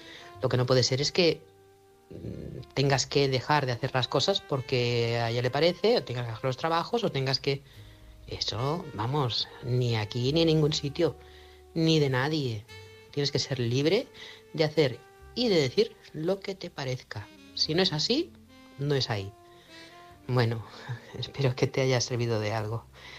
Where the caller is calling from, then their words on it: Manresa, Catalonia, Spain; corresponsal de Manresa, Barcelona. Buenas noches a todos.